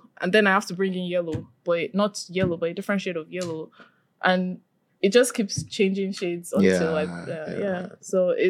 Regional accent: Nigeria; I'm Nigerian. It's inside somewhere.

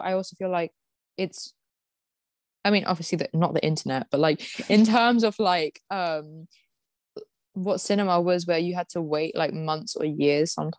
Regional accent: United Kingdom; I'm like, hey, I'm flexing being British all of a sudden. Never have I flexed that in my life.

